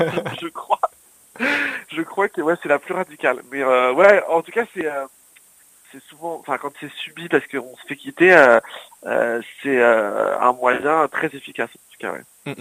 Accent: Paris, Île-de-France, France; j'ai 33 ans, je suis parisien

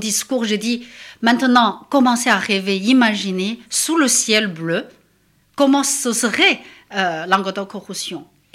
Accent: Chengdu, Sichuan, China; born there; French is a second language; Je suis née à Chengdu. J'ai étudié à 300 km plus loin, dans la ville de Chongqing, une grande métropole qui faisait partie de la province du Sichuan. Alors, après mes études, je suis devenue professeure dans l'école polytech de Chengdu, où j'ai enseigné le français.

